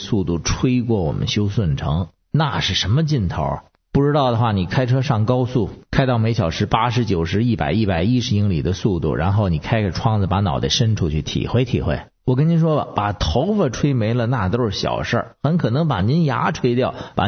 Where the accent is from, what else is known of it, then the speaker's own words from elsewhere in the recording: Beijing, China; 我是北京的